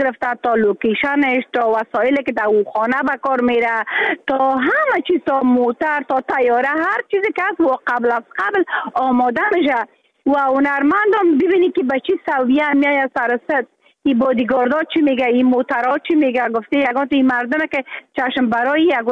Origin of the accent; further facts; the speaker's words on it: Afghanistan; moved away; حتی حالا که من در بیرون از افغانستان هستم،